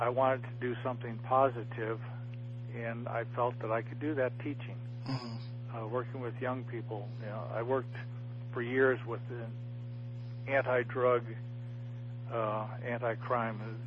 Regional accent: Chicago, Illinois, United States; Something I didn't have from growing up in Chicago.

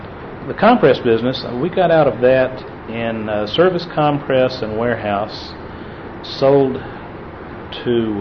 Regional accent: Lubbock, Texas, United States; Grew up in Lubbock. Mm-hmm. My mother and dad moved from Littlefield to New Deal, where he had bought a cotton gin, mm-hmm. and we lived there.

